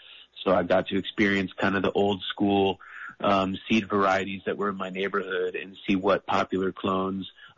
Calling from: California, United States; Sure. Yeah, our farm is in southern Humboldt. So we're about, you know, four and a half hours north of San Francisco, just above the Redwoods in southern Humboldt.

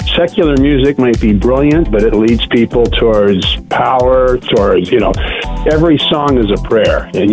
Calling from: Phoenix, Arizona, United States; from Phoenix.

